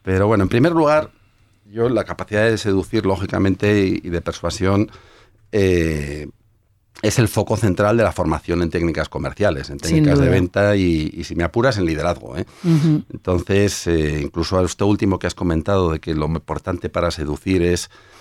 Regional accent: Bilbao, Basque Country, Spain; Yo soy de Bilbao, igual no sé si está el arquetipo puesto.

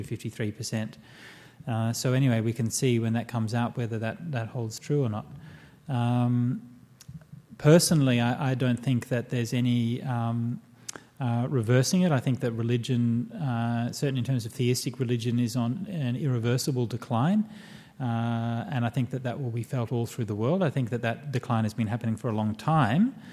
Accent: Perth, Western Australia, Australia; when I grew up in Australia, in Perth, religion was basically just wasn't an issue. I mean, you know, I went to a Catholic school

